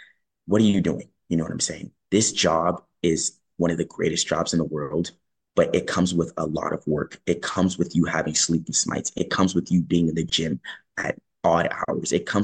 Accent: Florida, United States; I am from South Florida.

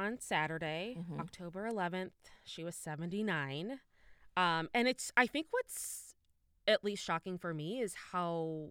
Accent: Maryland, United States; really hits close to home because I am from Maryland.

